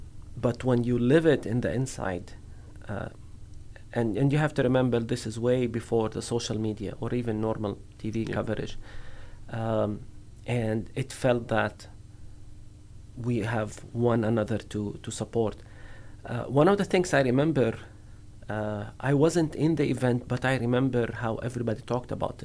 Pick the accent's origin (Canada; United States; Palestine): Palestine; Beit Sahur, Bethlehem Governorate; my hometown Beit Sahur did the civil disobedience against Israel, and we stopped paying taxes to the Israeli occupation.